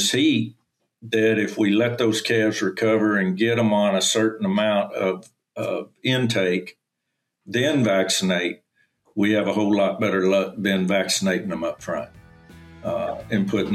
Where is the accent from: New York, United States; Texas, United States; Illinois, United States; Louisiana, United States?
Texas, United States; I grew up down on the Texas coast. My dad was a rancher and yearling operator.